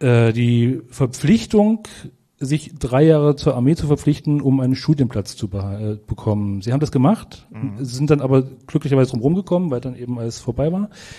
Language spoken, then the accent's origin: German; Eisenach, Thuringia, Germany; ich komme aus der Autostadt Eisenach.